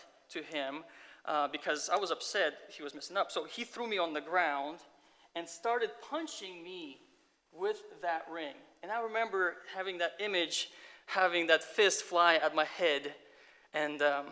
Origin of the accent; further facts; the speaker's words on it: State College, Pennsylvania, United States; So, growing up in State College, this picture was taken on the back of Calvary Church, the first church where the Russian church gathered.